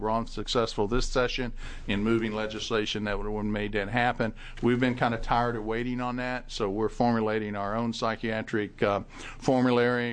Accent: Kentucky, United States; I grew up in Eastern Kentucky. We had well water.

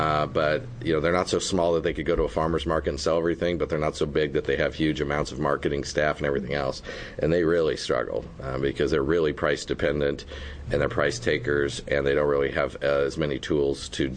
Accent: Coos Bay, Oregon, United States; where I grew up in Representative McEwen's district in Coos Bay, which was largely a timber economy, mostly entirely at that time when I was growing up.

